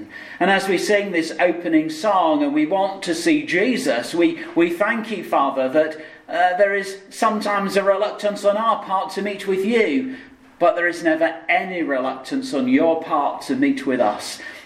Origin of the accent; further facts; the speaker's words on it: United Kingdom; Sorry, we're British. Shake hands, yes?